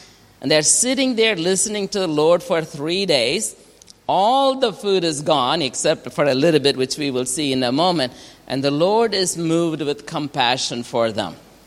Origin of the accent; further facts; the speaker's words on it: India; when I grew up in India